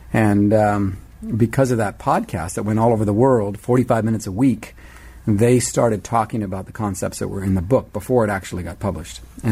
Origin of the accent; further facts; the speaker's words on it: Highlands, Papua New Guinea; also born or lived in Canada; now in Oregon, United States; My background is I'm Canadian-born, grew up in the highlands of New Guinea, missionary kid. Preacher's kid